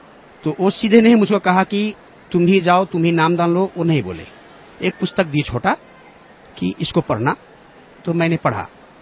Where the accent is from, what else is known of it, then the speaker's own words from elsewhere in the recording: Nepal; मैं नेपाल का रहने वाला हूँ